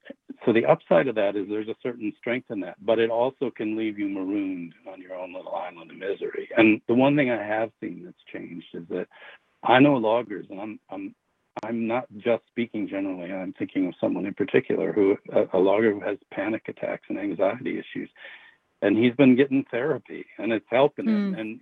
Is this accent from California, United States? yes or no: no; Wisconsin, United States; I was born in Wisconsin Rapids, but when I was 2 years old, Dad switched careers and bought a farm up in Chippewa County, Wisconsin, north of New Auburn, Wisconsin.